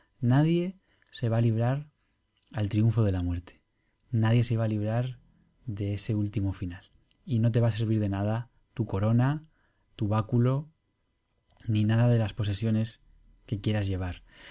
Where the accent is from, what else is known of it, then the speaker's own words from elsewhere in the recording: Madrid, Community of Madrid, Spain; Yo tengo una parte de mi biografía unida a este parque, como muchos madrileños.